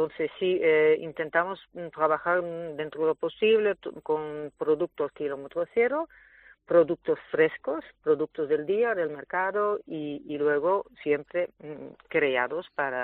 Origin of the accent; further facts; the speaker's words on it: Netherlands; Spanish is a second language; now in Spain; Sí, soy holandesa.